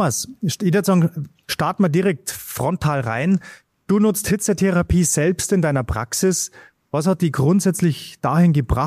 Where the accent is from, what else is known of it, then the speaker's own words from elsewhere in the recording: Bavaria, Germany; accent: Bavarian; mein bayerischer Dialekt